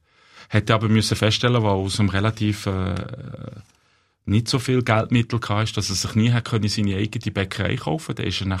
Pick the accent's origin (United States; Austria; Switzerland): Switzerland; Bern; Also zuerst mal bin ich Schweizer, der in Bern aufgewachsen ist. Also ich habe starke Verbindungen zur Schweiz, zu Bern.